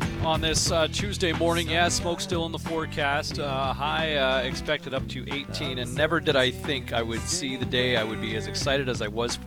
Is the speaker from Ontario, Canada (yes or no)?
yes; Ottawa, Ontario, Canada; now in Toronto, Canada; there was no Popeyes growing up in Ottawa. And when I first moved to Toronto in the late 90s, there was my parents, you know, we rented a U-Haul, they helped ship me out and out of the house